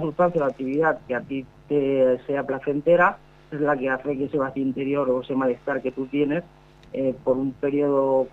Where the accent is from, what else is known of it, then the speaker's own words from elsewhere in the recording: Sant Boi de Llobregat, Catalonia, Spain; Sí, bueno, soy de San Boi de Llobregat.